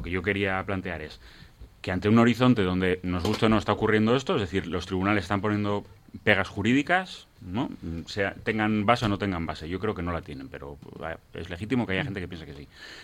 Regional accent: Basque Country, Spain; a mí esto como euskaldún me parece tremendo

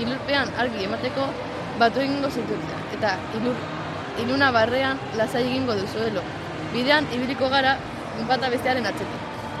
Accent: Bilbao, Basque Country, Spain; Bilbotik.

